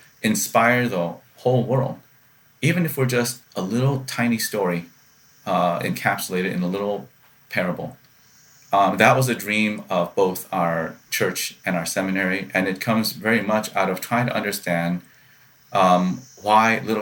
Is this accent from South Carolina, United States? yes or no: yes; South Carolina, United States; growing up in South Carolina in the 1970s, I remember, especially in grade school, they did racial statistics